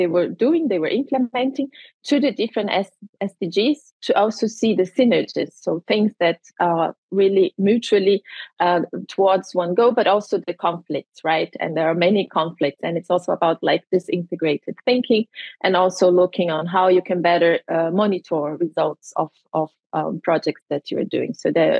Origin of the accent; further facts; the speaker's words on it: Brazil; English is a second language; moved away as an adult; now in Germany; Was born and raised in Brazil, but I've been living now for half of my life, so 23 years in Germany.